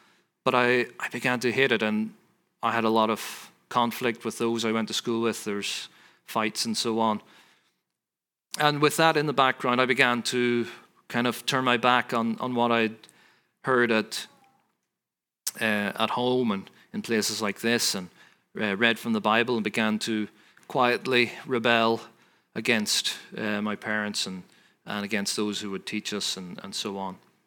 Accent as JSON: {"language": "English", "town": "Cavan", "region": "Ulster", "country": "Ireland", "lives_now": "Ballyclare, United Kingdom", "said": "we came from Cavan, which was on the border, as I've said, so that's where some of the conflict was concentrated in Northern Ireland and Ireland in the last century."}